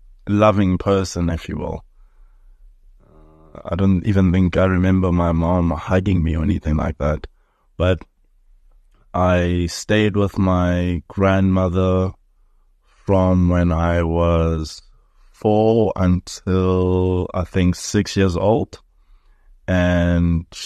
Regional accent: Dobsonville, Gauteng, South Africa; born there; So I was born in Dobsonville. Early childhood memory would be in Snake Park. I lived there with my grandmother.

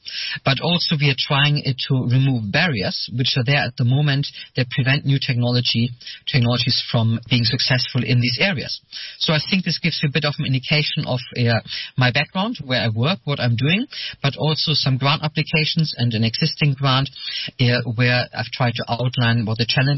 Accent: Germany; now in Sweden; Originally, I come from Germany.

